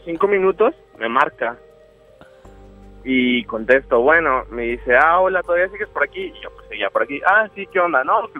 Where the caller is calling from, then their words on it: San Luis Potosí, Mexico; Desde San Luis.